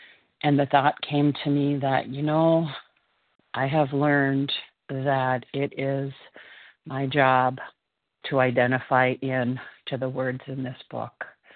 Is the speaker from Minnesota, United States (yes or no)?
yes; Minnesota, United States; I am from Minnesota, currently blessed to be spending the winter in southern Texas.